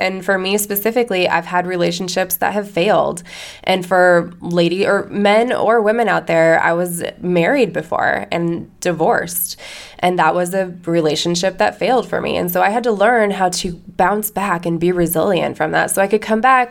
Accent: Colorado, United States; moved away as an adult; I was like, I can't live in Kansas anymore, because I grew up in Colorado, and I went to Kansas for a year, and I was done.

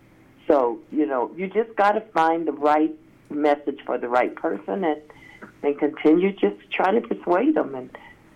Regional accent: Hannibal, Missouri, United States; On Easter, I went back to where I grew up in Hannibal, Missouri, had an opportunity to talk some politics with a young cousin and her significant other.

